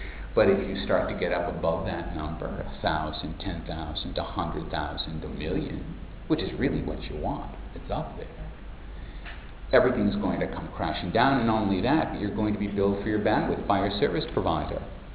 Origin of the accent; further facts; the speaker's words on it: United States; now in Australia; As an American, let me tell you, that's a very contentious issue.